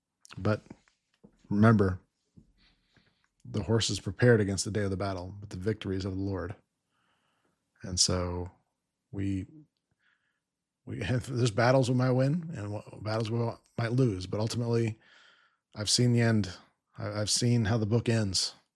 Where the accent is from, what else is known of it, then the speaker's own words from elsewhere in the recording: Colorado, United States; What is going on in my home state, or my former home state that I've disowned at this point, of Colorado